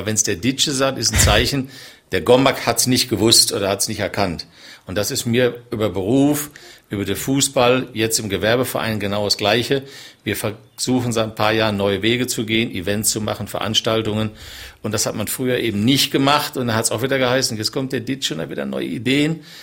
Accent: Düsseldorf, North Rhine-Westphalia, Germany; now in Switzerland; Und dann habe ich ihr Düsseldorf, meine Heimat, gezeigt

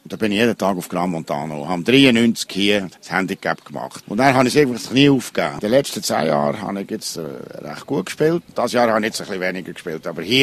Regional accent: Bern, Switzerland; Ich bin Berner Oberländer. Ich bin geboren 4 Kilometer Luftlinie von der Walliser Grenze.

